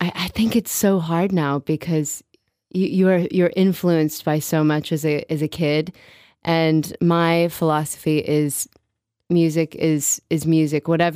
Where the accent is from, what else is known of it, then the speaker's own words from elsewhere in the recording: Midwest, United States; I grew up in the Midwest, and I have incorporated a different side of country to my music